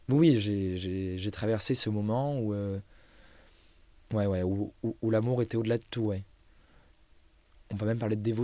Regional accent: Marseille, Provence-Alpes-Côte d'Azur, France; on comprend que j'ai grandi à Marseille

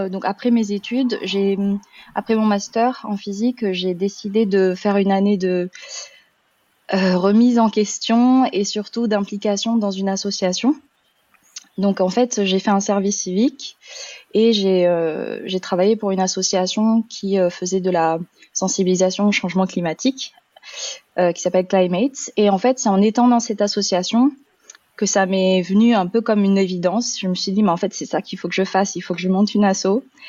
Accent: France; Moi, j'ai eu la chance, en grandissant en France, d'avoir été boursière du CROUS.

